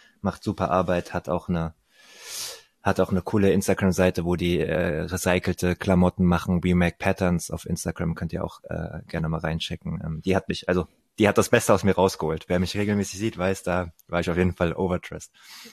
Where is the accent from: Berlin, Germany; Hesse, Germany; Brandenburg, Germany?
Hesse, Germany; born there; als gebürtiger Hesse, der 5 Stunden von München entfernt wohnt